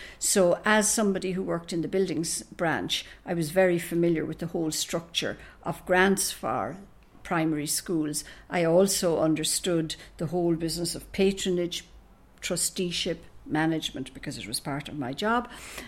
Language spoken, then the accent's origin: English; Leinster, Ireland; I came from the Diocese of Meath and he was the Diocese of Kilmore.